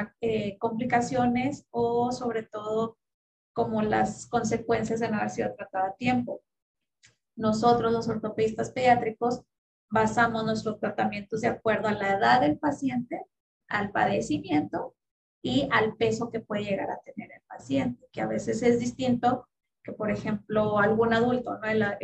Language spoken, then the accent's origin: Spanish; Ciudad Juárez, Chihuahua, Mexico; Bien, pues yo soy de Ciudad Juárez, Chihuahua, aquí de México. Nacida, criada, estudié parte de mi carrera en la universidad de aquí, de esta ciudad, que se llama Universidad Autónoma de Ciudad Juárez.